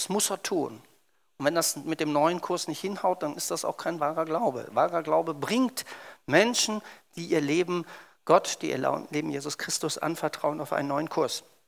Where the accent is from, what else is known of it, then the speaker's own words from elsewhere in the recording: Hamburg, Germany; Heimat für mich ist nicht ein kleines Dorf in Hessen, sondern eine etwas größere Stadt, eine knapp 2 Millionen Stadt, Hamburg. Da bin ich in der Freien und Hansestadt Hamburg geboren und aufgewachsen.